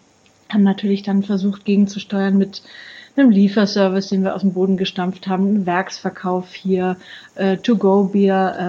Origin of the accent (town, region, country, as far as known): Bavaria, Germany